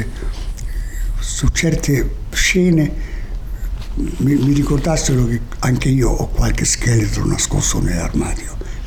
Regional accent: Rome, Lazio, Italy; Diciamo che io sono nato a Roma, sono cresciuto a Roma e sono figlio di un sardo e di una toscana.

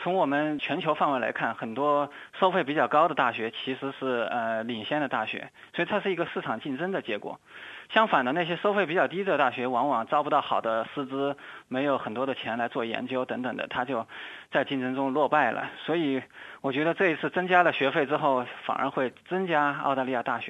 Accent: China; 就是我们中国人的字典里面有个词叫做这个物美价廉

